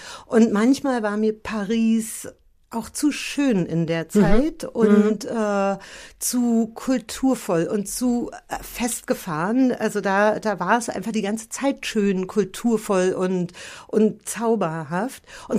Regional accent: Germany; Ich bin ja in der DDR aufgewachsen

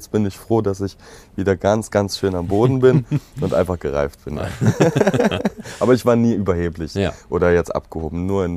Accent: Poland; die ist auch Polin, ich bin auch Pole

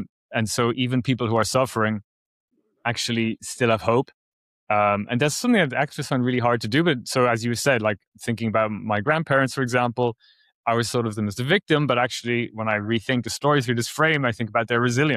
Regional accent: Ireland; growing up in Ireland, people weren't really very receptive to this story

